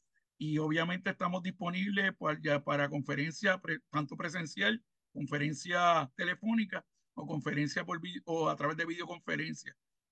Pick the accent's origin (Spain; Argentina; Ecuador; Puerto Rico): Puerto Rico; como puertorriqueños, entiendo que tenemos que tomar conciencia